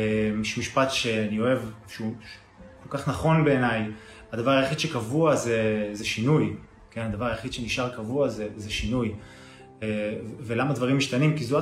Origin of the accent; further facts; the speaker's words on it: Tel Aviv, Tel Aviv District, Israel; אני מתל אביב, משדר לכם פה מהקליניקה שלי